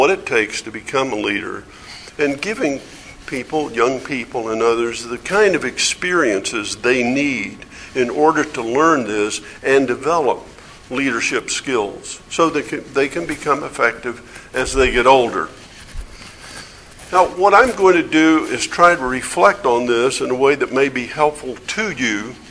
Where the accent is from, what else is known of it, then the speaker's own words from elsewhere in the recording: United States; I grew up in the United States where, for the most part, everything is monocultural, at least when I was growing up.